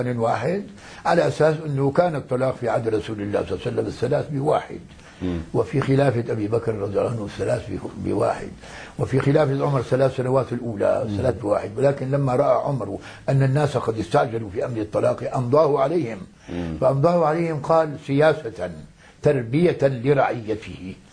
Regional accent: Lebanon; وقتلوا رجلا عندنا في لبنان

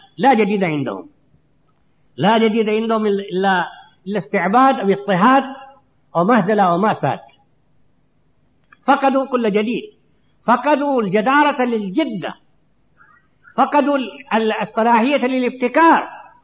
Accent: India; وإننا نحن أبناء الهند، أبناء القارة الهندية

